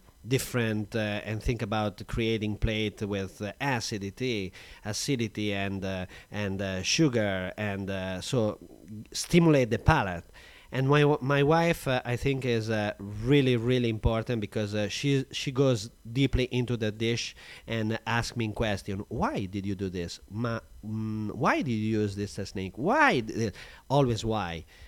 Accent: Modena, Emilia-Romagna, Italy; English is a second language; I'm from Modena

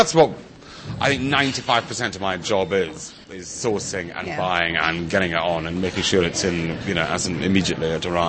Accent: Scotland, United Kingdom; And being a Scotsman

